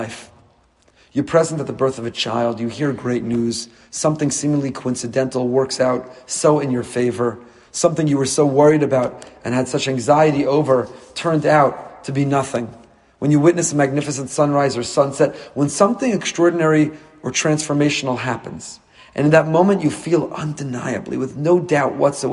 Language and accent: English; Teaneck, New Jersey, United States; I grew up with him in Teaneck. He's a couple years younger than me in Frisch